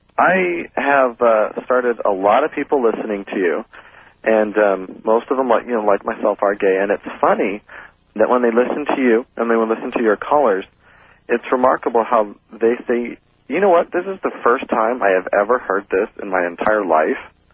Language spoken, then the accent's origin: English; Las Vegas, Nevada, United States; now in San Francisco, United States; I was born and raised in Las Vegas. I've been up here for 2 years now, and I'm complaining when it's 80 in San Francisco.